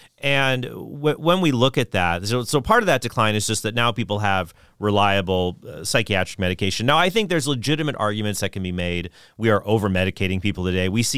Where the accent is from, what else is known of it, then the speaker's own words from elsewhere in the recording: San Diego, California, United States; I grew up in San Diego, the San Diego metropolitan area. I was born there in 1985. And I grew up there until I was about 10 years old.